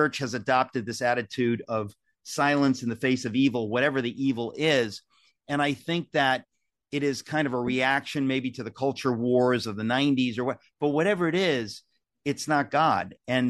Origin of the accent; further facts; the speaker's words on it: United States; that's just because I'm an American